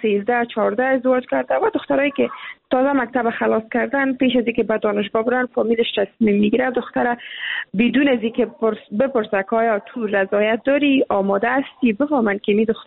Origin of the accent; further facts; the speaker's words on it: Afghanistan; چون ما هم افغان هستیم